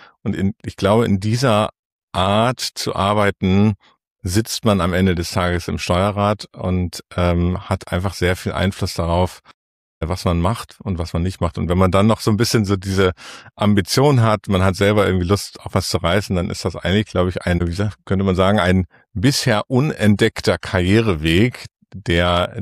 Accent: Hamburg, Germany; hört sich für mich als Hamburger immer so ein bisschen auf dem Land

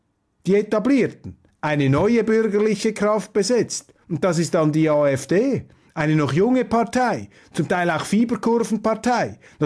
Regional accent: Switzerland; Und wenn Sie von mir als Schweizer noch einen Tipp bekommen wollen, dann sage ich Ihnen, mehr Schweiz wagen

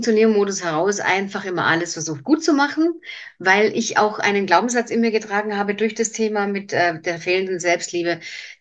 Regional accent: Biberach, Baden-Württemberg, Germany; moved away as an adult; aus deinem kleinen, beschaulichen Biberach, das war meine Heimat damals

